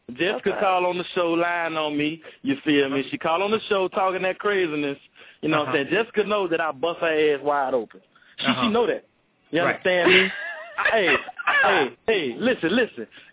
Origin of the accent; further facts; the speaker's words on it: New Orleans, Louisiana, United States; now in Houston, United States; I ain't from the 832. I'm just out here now. I'm from New Orleans.